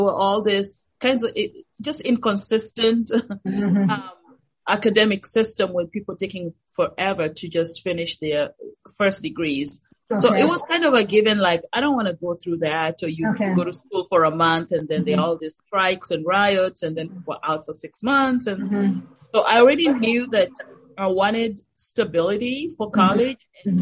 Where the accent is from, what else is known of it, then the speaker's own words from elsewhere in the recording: Nakuru, Nakuru County, Kenya; I am a Kenyan national, so I was born and raised in Kenya.